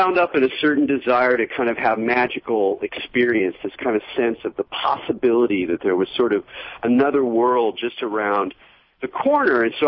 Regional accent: West Coast, United States; He grew up in the East Coast. I grew up on the West Coast.

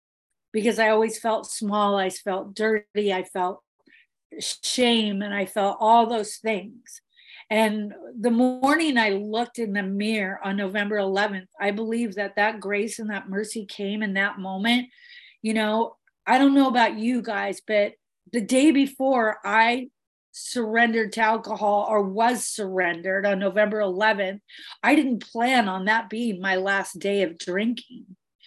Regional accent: Bellingham, Washington, United States; I came from Bellingham, Washington. I was in this little hippie town.

